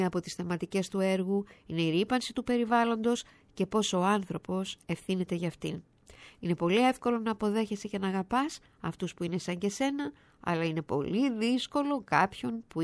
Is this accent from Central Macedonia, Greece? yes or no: yes; Thessaloniki, Central Macedonia, Greece; όχι επειδή είναι η πατρίδα μου